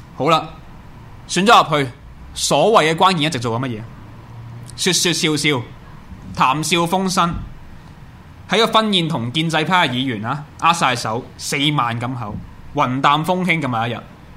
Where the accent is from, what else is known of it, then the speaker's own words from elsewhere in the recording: Hong Kong; 对香港、对我哋香港人的命运是不会有帮助